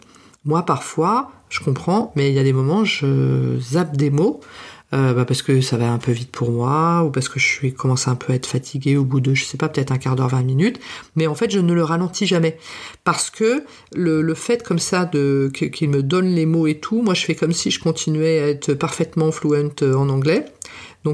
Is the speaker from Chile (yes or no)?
no; France; j'en disais pas, non, je suis française, moi pas comprendre, ou parler moins vite